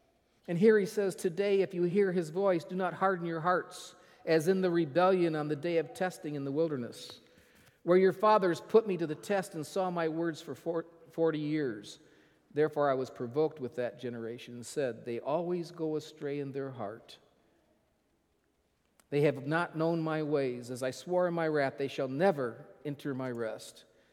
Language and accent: English; Michigan, United States; Growing up in Michigan, we often would go canoeing on some of the rivers, especially the Osabo River. It's very well known in Michigan.